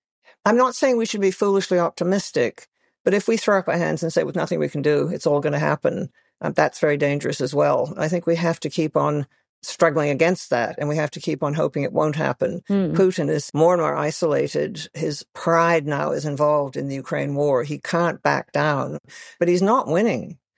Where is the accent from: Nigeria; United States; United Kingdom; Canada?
Canada; I speak as a Canadian